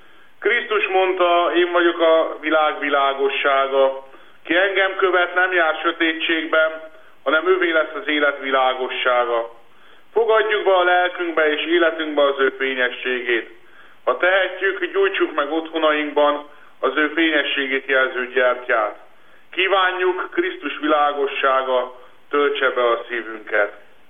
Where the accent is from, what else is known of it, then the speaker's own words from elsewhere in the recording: Sopron, Győr-Moson-Sopron, Hungary; 1993-ban, Sopronban, az én szülővárosomban volt egy új mise.